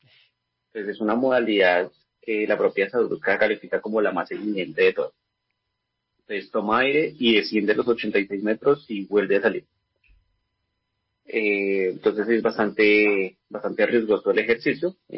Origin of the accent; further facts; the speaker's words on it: Colombia; como colombianos pues seguimos y hemos dado noticias